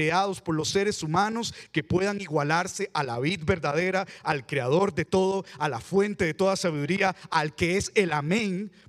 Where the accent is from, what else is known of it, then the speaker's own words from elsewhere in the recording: Costa Rica; aquí estamos llenos de los valores costarricenses, queramos o no, porque somos costarricenses.